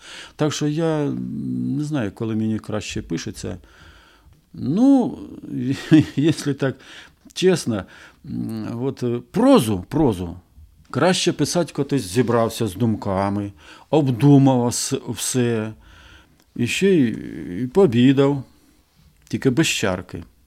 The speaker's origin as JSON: {"language": "Ukrainian", "region": "Donbas", "country": "Ukraine", "second_language": "Ukrainian", "said": "Оскільки я сам з Донбасу, учився в російській школі, в російських вузах учився, українську мені довелось самому вивчати."}